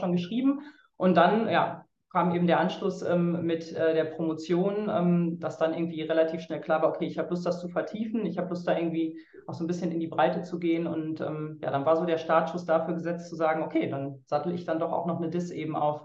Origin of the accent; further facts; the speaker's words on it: Münster, North Rhine-Westphalia, Germany; Ich komme ja aus Münster, habe in Münster mein Abitur gemacht und dann auch in Münster angefangen, eben auf Lehramt zu studieren.